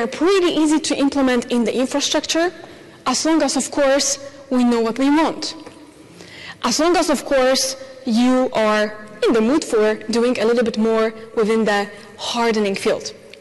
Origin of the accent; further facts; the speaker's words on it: Poland; I am from Poland. As you see by my complex surname